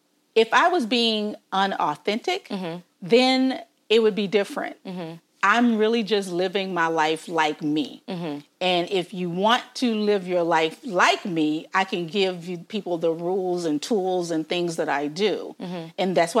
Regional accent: Memphis, Tennessee, United States; I love my hometown.

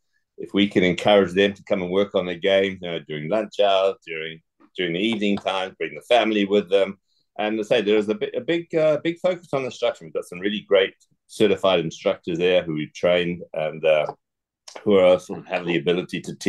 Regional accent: Zimbabwe; born or raised there; also born or lived in England

